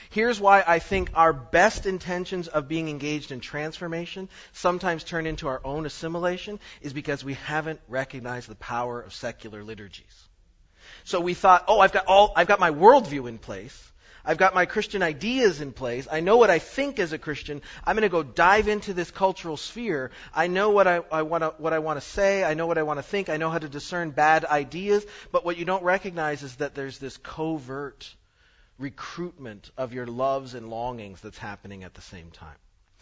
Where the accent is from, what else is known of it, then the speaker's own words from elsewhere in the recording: Canada; Stuff. I'm Canadian. It gets worse, actually.